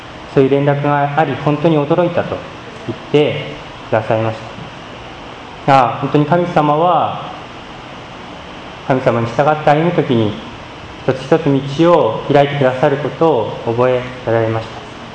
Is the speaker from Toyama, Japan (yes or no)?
no; Fukushima, Japan; まあ、このことは特に私は福島出身ですので、私にとってすごく衝撃的なことでした